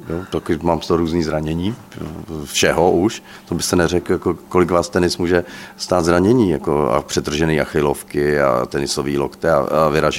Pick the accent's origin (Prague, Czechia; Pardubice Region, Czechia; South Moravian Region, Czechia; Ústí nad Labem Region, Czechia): Prague, Czechia; born there; Já jsem se narodil v Praze, úplně v centru Prahy, na Starém Městě